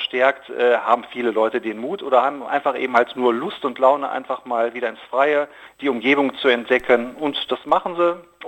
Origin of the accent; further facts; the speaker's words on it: Krefeld, North Rhine-Westphalia, Germany; das Lied spiegelt im Grunde genommen auch so ein bisschen meine Kindheit wieder hier in Krefeld.